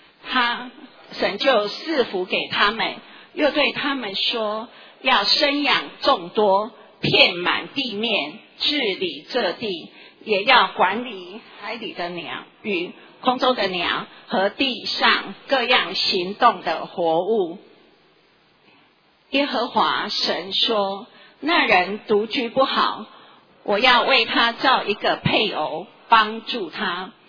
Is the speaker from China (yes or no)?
no; Taiwan; 我们台湾人一向对婚姻非常的重视